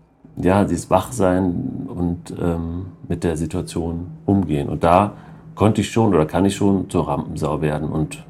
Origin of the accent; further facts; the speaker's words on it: North Rhine-Westphalia, Germany; accent: Ruhr dialect; Also ich glaube, dass ich meinen Dialekt abgelegt habe, obwohl ich auch gerne nochmal was aus dem Pott spreche. Und ich tue meine Heimat nicht verleugnen tun